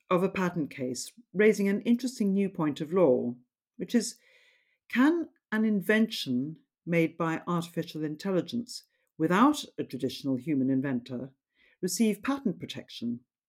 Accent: South Africa; now in United Kingdom; as a South African by upbringing, pleased to hear that my country has been the most forward-thinking in reaction to this problem.

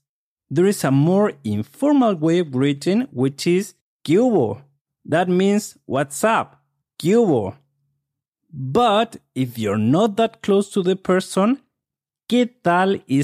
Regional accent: Chile; I'm from Chile, South America, and I'll be your Spanish tutor in this podcast.

